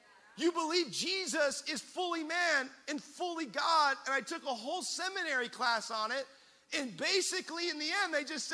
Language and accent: English; Tacoma, Washington, United States; moved away as an adult; we grew up in the Northwest, Tacoma, Washington.